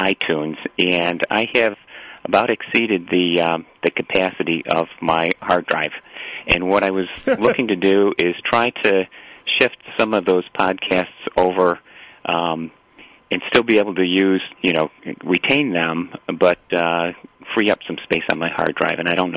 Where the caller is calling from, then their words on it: Greensboro, North Carolina, United States; Greensboro, North Carolina.